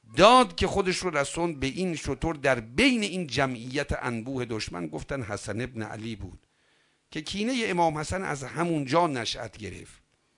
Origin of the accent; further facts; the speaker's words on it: Iran; برگردیم بیایم ایران، ما که ایرانی هستیم